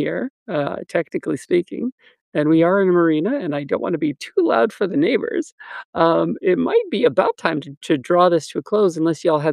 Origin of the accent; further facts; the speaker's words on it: United States; As an American 80s kid, the phrase I can utter for you over and over again is catch it at 8:07 Central Mountain.